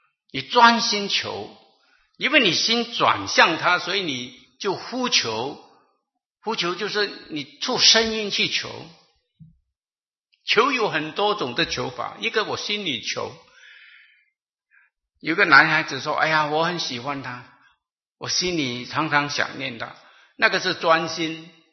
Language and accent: Chinese; Malaysia; 我出生在马来西亚，你们知道马来西亚。我住的村子里头从来没有看过基督徒